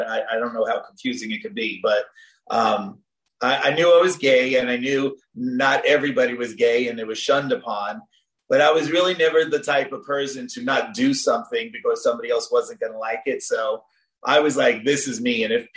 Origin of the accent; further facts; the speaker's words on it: Oceanside, New York, United States; Yes, I'm from Oceanside, Long Island.